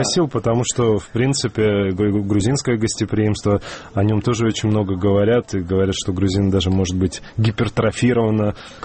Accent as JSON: {"language": "Russian", "region": "North Caucasus", "country": "Russia", "tie": "born or raised there", "said": "Я вообще вырос на Северном Кавказе."}